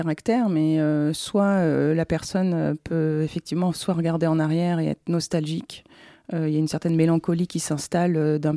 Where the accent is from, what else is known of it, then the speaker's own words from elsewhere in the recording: Caen, Normandy, France; Si, ouais, je suis normande aussi. Mais pas de Cherbourg, de Caen.